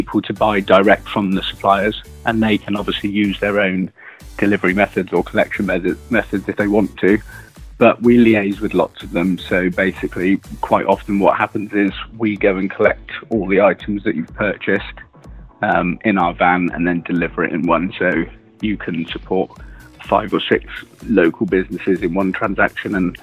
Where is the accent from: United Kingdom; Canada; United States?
United Kingdom; Wallingford, South East England; we live in Wallingford. We grew up in Wallingford, went to Wallingford School